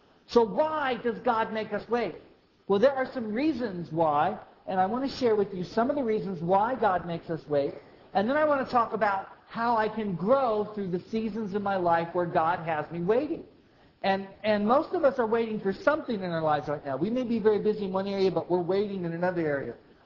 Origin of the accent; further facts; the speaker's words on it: Indiana, United States; When we were growing up in Indiana, we were close to a family called the Bruces.